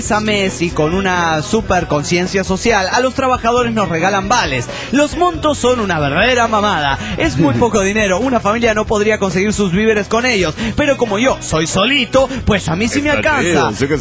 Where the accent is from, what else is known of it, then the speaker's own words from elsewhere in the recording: Villahermosa, Tabasco, Mexico; de Villahermosa, Tabasco, México.